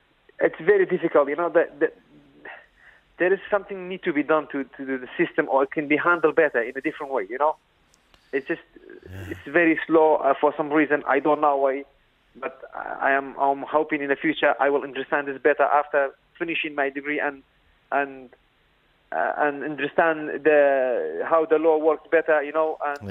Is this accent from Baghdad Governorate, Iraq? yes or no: no; Kurdistan Region, Iraq; moved away; I'm Kurdish. I'm Kurdish from northern Iraq, Kurdistan.